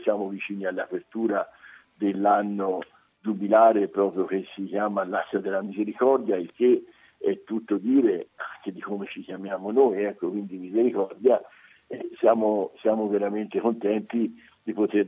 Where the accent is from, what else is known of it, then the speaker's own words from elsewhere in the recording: Siena, Tuscany, Italy; Io sinceramente da senese